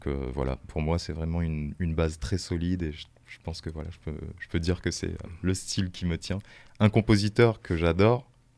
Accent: Réunion, France; moved away; dès que je suis arrivé en métropole, parce que je viens de La Réunion

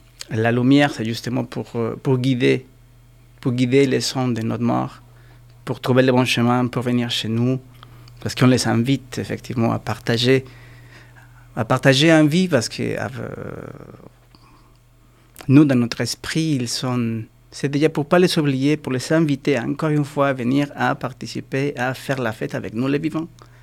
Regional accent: Mexico; Chez nous, au Mexique, à la base

